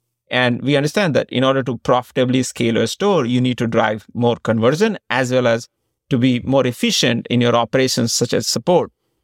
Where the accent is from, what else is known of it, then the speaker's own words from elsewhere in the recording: India; So I grew up in India. Both me and my co-founder went to school together in India, same IIT.